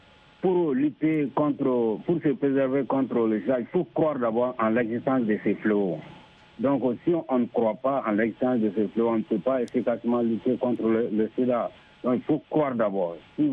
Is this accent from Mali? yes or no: yes; Mali; chez nous au Mali